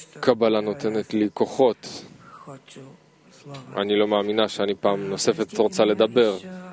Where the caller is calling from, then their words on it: Tbilisi, Georgia; מטביליסי.